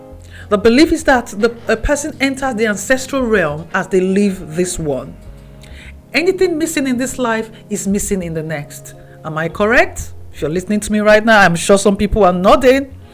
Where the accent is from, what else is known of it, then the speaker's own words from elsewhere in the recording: Nigeria; born there; I was born in Nigeria. I was raised in a home where Christianity and African cultural traditions sat at the same table. They were not in conflict in my household. They were layered.